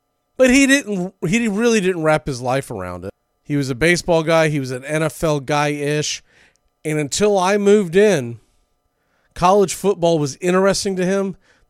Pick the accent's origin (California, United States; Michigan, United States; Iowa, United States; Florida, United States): Florida, United States; Jacksonville; we're talking about me growing up in Jacksonville, Florida as a young kid